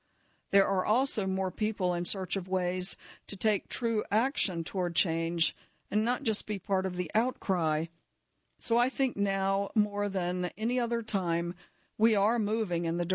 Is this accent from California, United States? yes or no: yes; Oakland, California, United States; But the environment where we grew up in Oakland was rough.